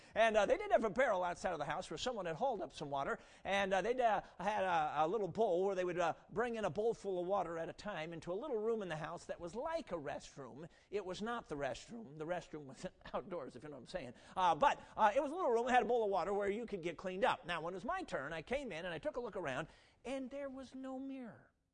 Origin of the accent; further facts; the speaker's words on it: Michigan, United States; I'm from Michigan. Up there we have earth basements sometimes. They call it a Michigan basement.